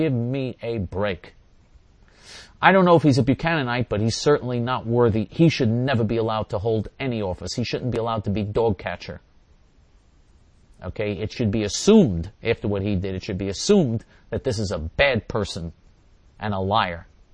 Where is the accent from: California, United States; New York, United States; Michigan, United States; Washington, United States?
New York, United States; I'm a New Yorker, so I live in New York, unfortunately.